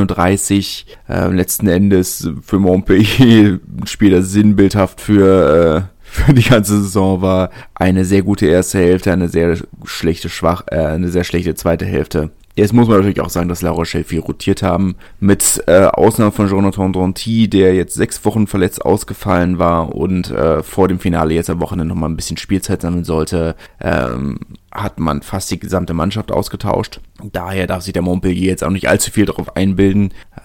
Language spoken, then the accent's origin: German; Berlin, Germany; ich bin Berliner.